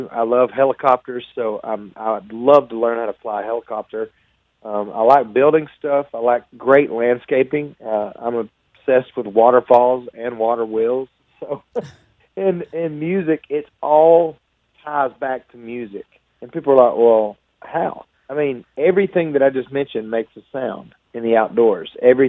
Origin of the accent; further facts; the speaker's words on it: Alabama, United States; now in Nashville, United States; I grew up in Alabama and didn't really know songwriting was an option for me until people started saying, hey, you know, you should move to Nashville and pursue this.